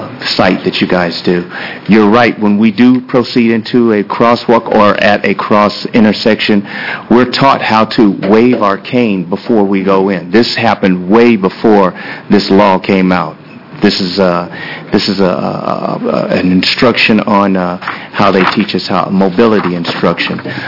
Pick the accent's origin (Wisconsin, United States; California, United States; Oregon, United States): Oregon, United States; Portland; I'm from Portland, Oregon. I'm also on the Portland Commission on Disability.